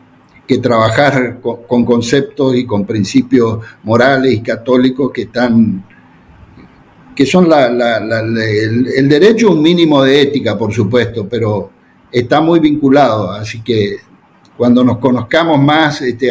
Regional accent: Corrientes, Argentina; sí, yo soy correntino, esto es una provincia de Argentina que es muy celosa de su autonomía.

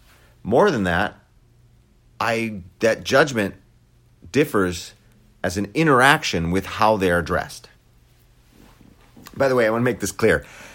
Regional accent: Wisconsin, United States; when I was growing up in Lily White, rural Wisconsin

